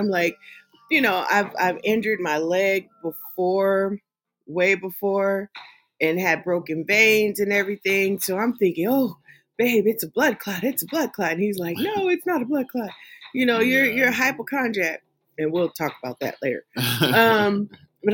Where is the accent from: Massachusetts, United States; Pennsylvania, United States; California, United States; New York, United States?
California, United States; So I'm from California and we had Kaiser.